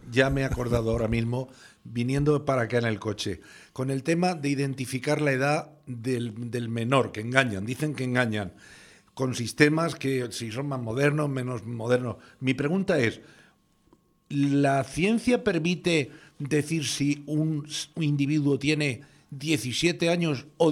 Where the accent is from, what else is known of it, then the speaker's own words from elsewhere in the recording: Spain; parece como que somos, de otro país, que no somos españoles